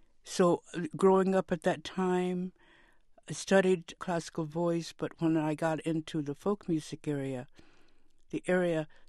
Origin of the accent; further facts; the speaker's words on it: United States; My personal experience was I was a little black girl growing up in the United States